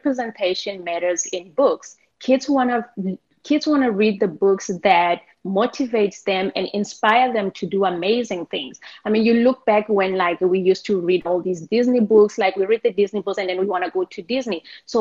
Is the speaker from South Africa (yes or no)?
yes; South Africa; So growing up in South Africa, I also aligned myself to the belief that there were things in life